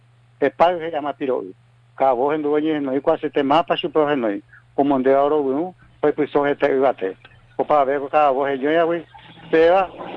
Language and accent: Spanish; Corrientes, Argentina; No, pero yo soy correntino, genial, vengo correntino.